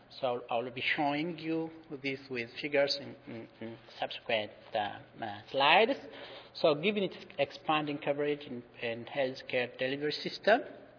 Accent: Ethiopia; I'm from Ethiopia

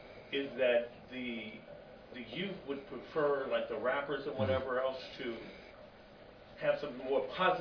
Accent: Chicago, Illinois, United States; One of the things I'm from Chicago, Richard

